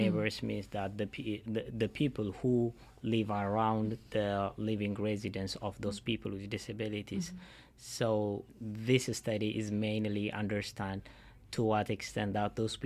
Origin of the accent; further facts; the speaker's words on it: Ethiopia; I am an international student. I am from Ethiopia. When I was in Ethiopia, I was a university lecturer in the University of Gondar.